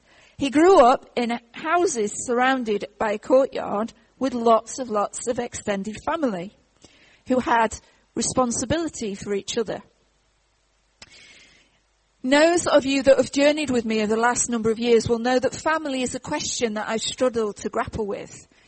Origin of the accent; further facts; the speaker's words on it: Stoke-on-Trent, West Midlands, United Kingdom; So when I was a little girl, I grew up in Stoke-on-Trent